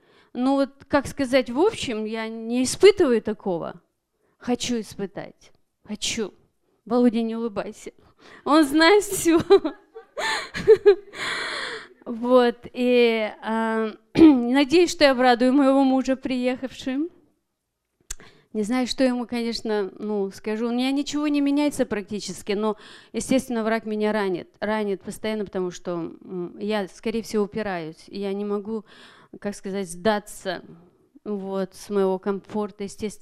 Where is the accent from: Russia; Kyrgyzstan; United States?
United States; Tacoma, Washington; я из Такомы.